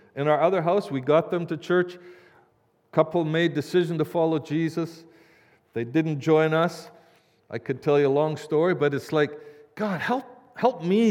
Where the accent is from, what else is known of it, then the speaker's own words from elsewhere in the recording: Edmonton, Alberta, Canada; We are Canadian. born and raised in Edmonton.